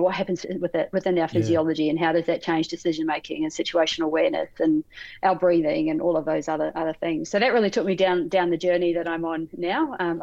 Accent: New Zealand; now in Australia; So you can probably pick from my accent, I'm not a true blue Aussie. Was born and bred New Zealand. So I moved over to Australia in 2003.

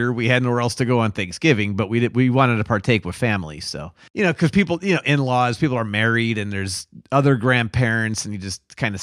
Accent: Chicago, Illinois, United States; And growing up in Chicago

